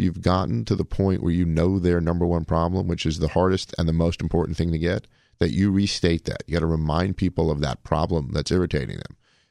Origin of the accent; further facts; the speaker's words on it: Dallas, Texas, United States; No, I'm from Dallas. I'm a Cowboy fan.